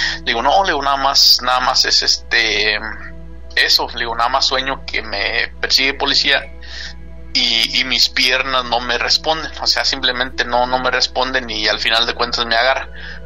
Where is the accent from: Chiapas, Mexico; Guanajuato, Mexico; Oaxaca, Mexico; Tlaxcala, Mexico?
Guanajuato, Mexico; now in Austin, United States; Del meritito Guanajuato.